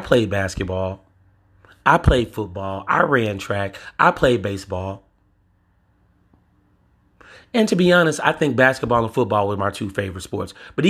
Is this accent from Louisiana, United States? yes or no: yes; Louisiana, United States; And then they had the nerves to show my home state, Louisiana.